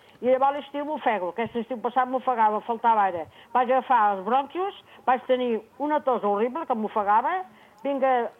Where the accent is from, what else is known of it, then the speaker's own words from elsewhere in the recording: Sant Sadurní d'Anoia, Catalonia, Spain; que jo soc de Sant Sadurní. Soc de Sant Sadurní, jo, eh?